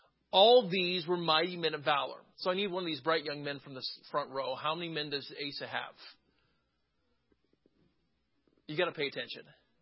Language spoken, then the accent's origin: English; Southern US, United States; I grew up in the Deep South, and revival down there means something different than it does many other places.